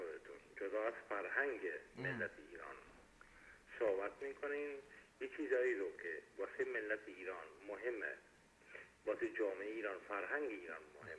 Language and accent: Persian; Germany; من تو آلمان بزرگ شدم، از آلمان دارم خدمت شما عرض میکنم.